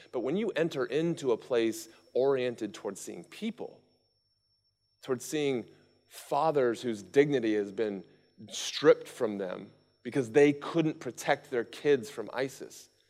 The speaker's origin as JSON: {"language": "English", "country": "United States", "said": "like, as an American, I don't know what the last decades upon decades upon decades of foreign policy have done"}